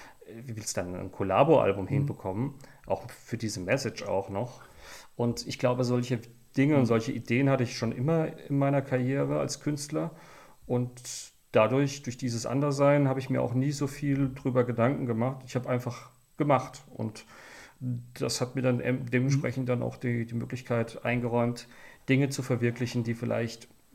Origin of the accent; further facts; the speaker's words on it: Mannheim, Baden-Württemberg, Germany; Ich komme aus Mannheim.